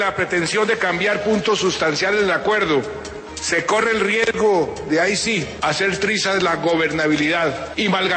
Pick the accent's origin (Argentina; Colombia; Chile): Colombia; como un colombiano más que quiere entrañablemente a su país